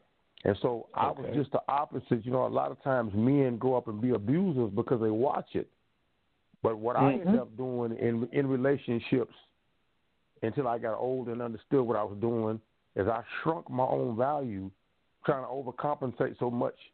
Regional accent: Tulsa, Oklahoma, United States; from Tulsa, Oklahoma, from Black Wall Street.

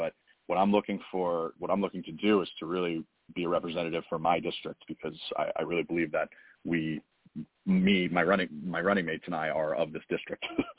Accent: Wall Township, New Jersey, United States; I was raised in this district since I was very, very young. I grew up in Wall Township.

